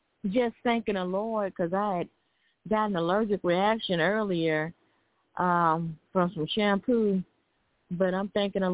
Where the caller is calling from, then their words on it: Alabama, United States; calling from Alabama.